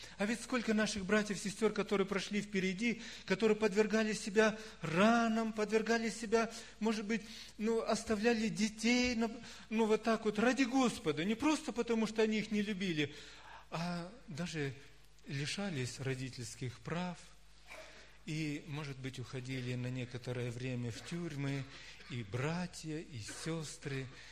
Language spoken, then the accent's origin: Russian; Temirtau, Karaganda Region, Kazakhstan; я родился в Темиртау, и все это время, сколько там, 47 лет уже прожил в Темиртау.